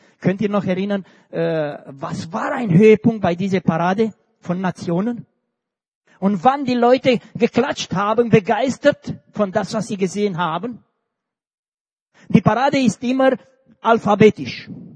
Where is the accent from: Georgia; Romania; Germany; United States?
Romania; Ich lese meistens Deutsch und Rumänisch, ich bin Rumäne.